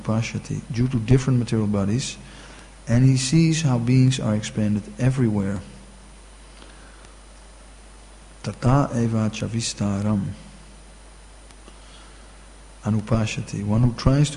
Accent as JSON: {"language": "English", "town": "Amsterdam", "region": "North Holland", "country": "Netherlands", "said": "like I'm from Amsterdam"}